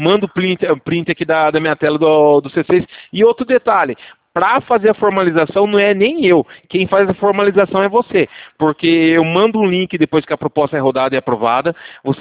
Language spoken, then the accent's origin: Portuguese; Limeira, São Paulo, Brazil; Eu sou de Limeira SP.